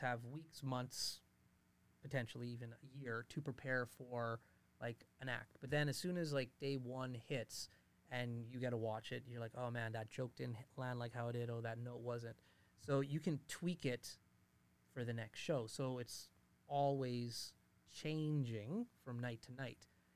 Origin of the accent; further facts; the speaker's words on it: Fort McMurray, Alberta, Canada; born there; me and Tanner were born here in Fort McMurray, and so we've seen a dramatic change over the years.